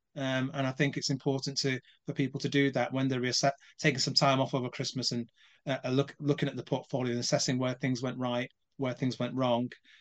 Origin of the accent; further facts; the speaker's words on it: Jamaica; I'm a Jamaican, mate.